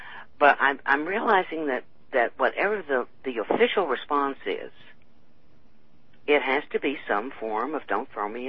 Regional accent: Texas, United States; you know, I'm a Texan, and I'm a yellow Democrat

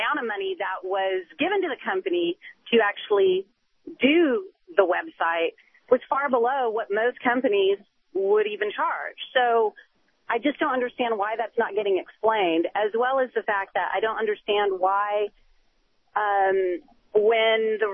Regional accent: Houston, Texas, United States; I'm from the Houston area. I used to volunteer at the ER in Memorial Hermann.

